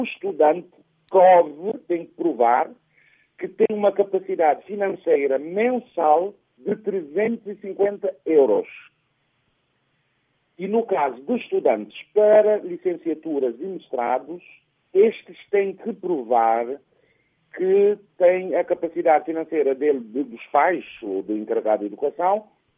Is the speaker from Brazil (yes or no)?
no; Maio, Cape Verde; Que também somos naturais da Ilha do Maio, Cabo Verde.